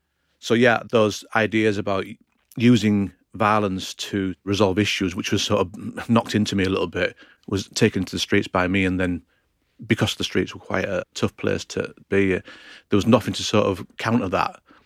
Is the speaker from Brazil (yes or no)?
no; Hull, Yorkshire and the Humber, United Kingdom; Hull is a northern city, typical working class background. And I remember life being quite poor when